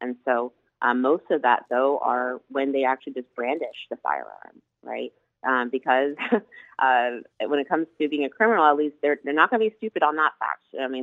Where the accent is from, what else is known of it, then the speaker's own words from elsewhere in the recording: Columbine, Colorado, United States; that was part of what my own experience of, you know, growing up in Columbine